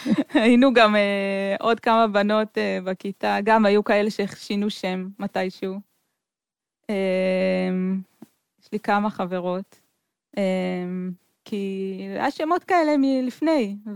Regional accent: Tel Aviv, Tel Aviv District, Israel; היינו חלק מהמציאות בתל אביב. שזה עד היום, כן? זה גם היום.

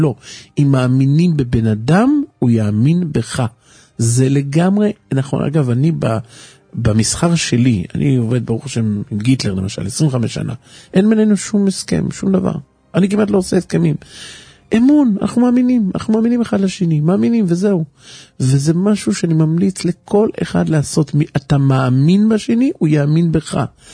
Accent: Haifa, Haifa District, Israel; אני גם חיפאי, לא גדלתי במקום חרדי

